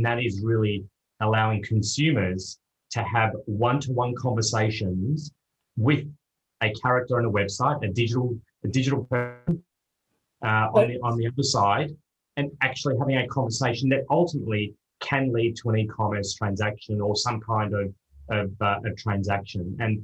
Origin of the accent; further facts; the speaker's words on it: Melbourne, Victoria, Australia; moved away as an adult; now in Amsterdam, Netherlands; Born and bred in Melbourne. The heart's still very much in Australia, but moved over here about 5 years ago